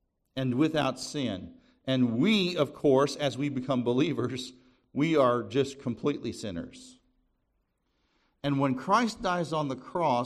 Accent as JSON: {"language": "English", "town": "Kansas City", "region": "Missouri", "country": "United States", "tie": "born or raised there", "said": "When I was growing up in Kansas City, Missouri, there was a lake just outside the city and kind of a steep cliff."}